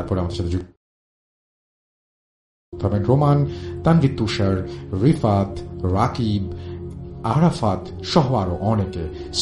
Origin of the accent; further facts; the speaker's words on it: Barisal Division, Bangladesh; আমার গ্রামের বাড়ি পিরোজপুর জেলায় ভান্ডারিয়া থানায় কোনো এক গ্রামে